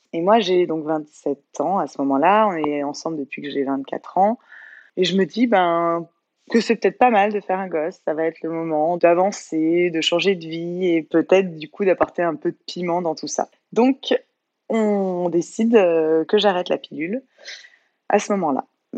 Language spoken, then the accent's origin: French; Bordeaux, Nouvelle-Aquitaine, France; moi, à la base, je viens de Bordeaux et c'est assez différent